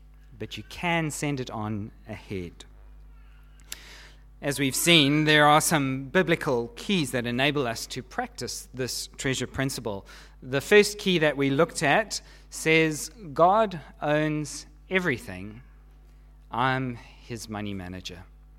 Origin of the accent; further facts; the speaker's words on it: South Africa; moved away as an adult; now in Australia; Well, that was not easy, because we had been born and brought up in Southern Africa. Our culture, our language, our values, our history, our education, and our experience were all, of course, Southern African. That is our motherland. So when we moved to Australia, I decided that I would stop calling South Africa home.